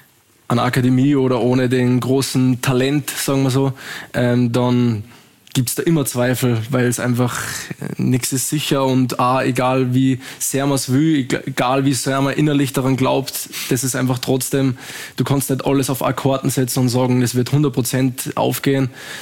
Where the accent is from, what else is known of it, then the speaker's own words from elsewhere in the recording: Salzburg, Austria; ich bin in Kneis, Anif, Grödig, das sind so kleine Vereine in meiner Heimat gewesen